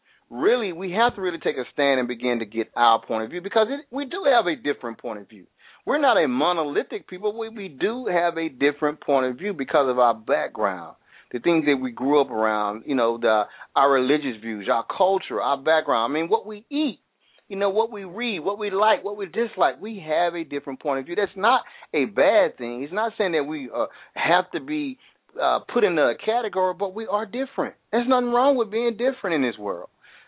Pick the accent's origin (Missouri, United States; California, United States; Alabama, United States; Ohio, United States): Alabama, United States; Now, of course, I am from Alabama, and I'm a diehard Roll Tide fan.